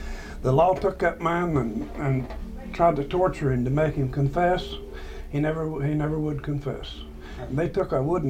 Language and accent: English; Webster, West Virginia, United States; I was born in Webster, but now I live in Necklace.